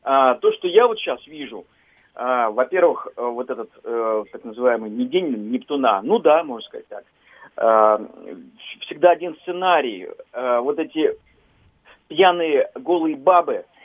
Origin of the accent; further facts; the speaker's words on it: Crimea, Ukraine; я крымчанин